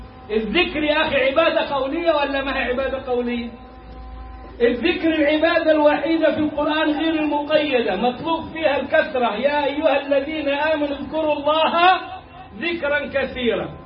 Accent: Egypt; مفتاح كلامنا كمصريين متعلمين وجهلة والنبي

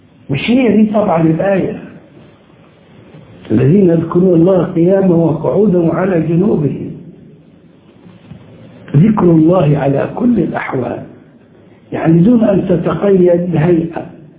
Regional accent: Egypt; الخرافات دي عندنا في القريه او على مستوى الناس الجهله، هو طلعت على مستوى الناس المتعلمين. كنت فاكر اني عندنا في مصر

